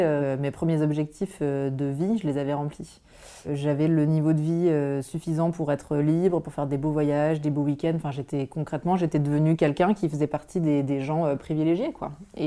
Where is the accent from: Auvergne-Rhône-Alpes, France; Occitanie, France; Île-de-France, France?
Auvergne-Rhône-Alpes, France; Alors, j'ai grandi en Auvergne, en fait, dans une famille assez, dans un milieu assez préservé, je dirais. J'ai grandi dans une petite ville, vraiment très proche de la campagne, etc. J'ai vécu là-bas pendant 19 ans. Et ensuite, je suis partie à Grenoble faire mes études à Sciences Po.